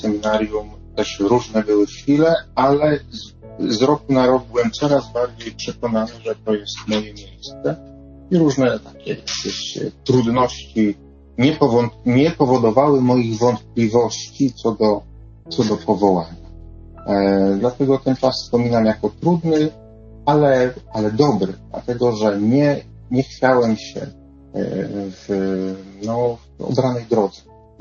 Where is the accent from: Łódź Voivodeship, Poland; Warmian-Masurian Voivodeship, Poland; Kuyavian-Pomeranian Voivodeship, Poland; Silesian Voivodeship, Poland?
Silesian Voivodeship, Poland; Gliwice; odbywał się wtedy ponad 500 kilometrów od mojego domu rodzinnego. No, ja pochodzę z Gliwic, nowicjat był koło Piły.